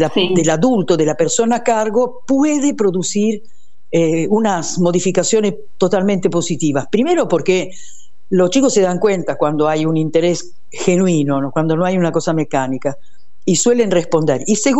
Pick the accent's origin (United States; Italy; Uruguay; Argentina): Italy; Spanish is a second language; Italia, porque yo soy italiana, yo nací en Italia. Yo vivía sí. en una base aérea porque mi papá era aviador